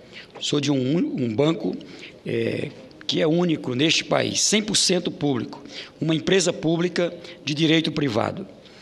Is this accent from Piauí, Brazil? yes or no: yes; Oeiras, Piauí, Brazil; Um deles é o orgulho de ser piauiense, lá de Oeiras, e de ter a oportunidade de governar o estado do Piauí. Orgulho de ter no meu sangue o sangue dos povos das origens, das raízes do Brasil, dos índios.